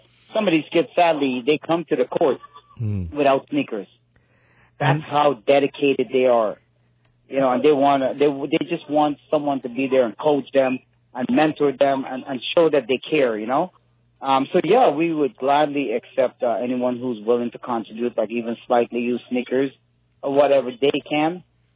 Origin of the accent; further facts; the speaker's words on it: Ottawa, Ontario, Canada; growing up in Canada, in Ottawa, you know, I had sneakers.